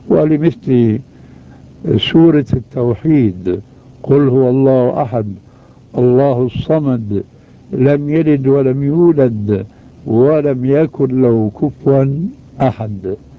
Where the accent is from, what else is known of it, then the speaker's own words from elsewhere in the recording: Syria; والمدفون هناك عندنا في سوريا.